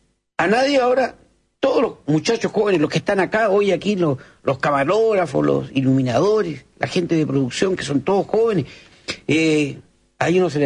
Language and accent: Spanish; Chile; Y nosotros tenemos que agradecerle el disfrute que nos han dado como chilenos.